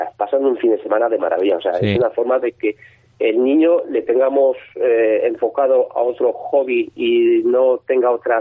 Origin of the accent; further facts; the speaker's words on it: Spain; Somos un total de 180 pilotos. 35 de ellos somos españoles.